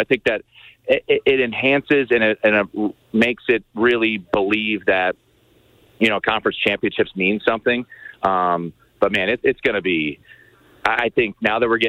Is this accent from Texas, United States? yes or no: no; Washington, District of Columbia, United States; And I grew up in the Washington, D.C. area. Like, no one cares about college sports.